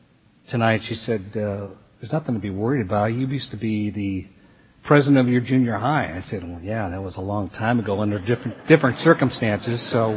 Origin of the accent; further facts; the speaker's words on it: Long Beach, California, United States; I was born in Long Beach, California, was raised there and spent the majority of my life in that area until the last few years.